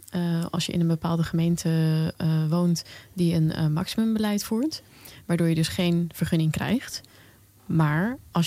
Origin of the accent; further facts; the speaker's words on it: Amsterdam, North Holland, Netherlands; Ik kom uit Amsterdam.